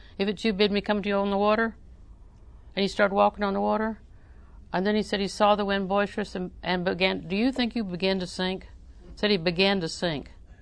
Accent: Auburndale, Florida, United States; She's never been to Auburndale. I'm from Auburndale, and she's lost, and she doesn't know how to get there.

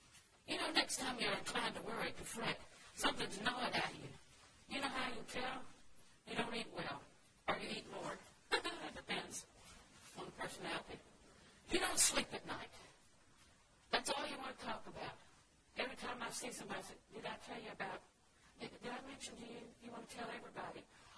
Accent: the South, United States; I was raised in the South, and that didn't sound like anything we'd ever do.

